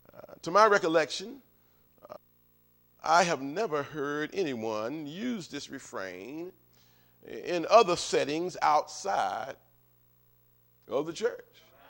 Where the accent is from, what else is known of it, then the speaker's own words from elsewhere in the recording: Winston-Salem, North Carolina, United States; Since I was a little boy, growing up in Winston-Salem, as the pastor said